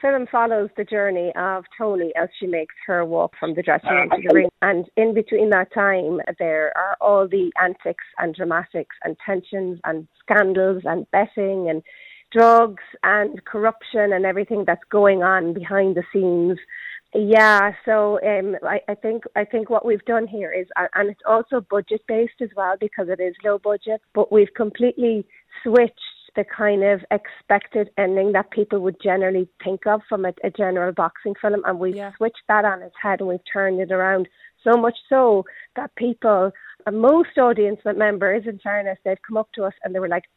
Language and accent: English; Ballyfihan, Munster, Ireland; I'm from Ballyfihan.